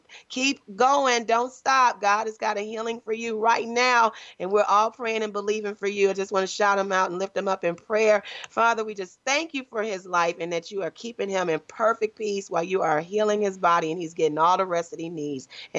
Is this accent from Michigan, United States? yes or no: yes; Detroit, Michigan, United States; All right, Detroit, Michigan. What's up, Detroit, my hometown?